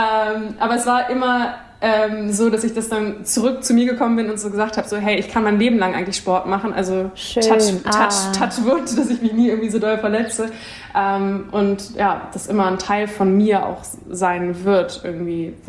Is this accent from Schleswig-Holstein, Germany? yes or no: yes; Kiel, Schleswig-Holstein, Germany; moved away as an adult; also born or lived in Bali; Ich bin so eine richtige Nordische. Ich wollte gerade sagen, Kieler Sprotte. Also ich bin im Norden aufgewachsen, da geboren, habe da viel Zeit verbracht, bin dann aber ins Ausland gegangen für 7 Jahre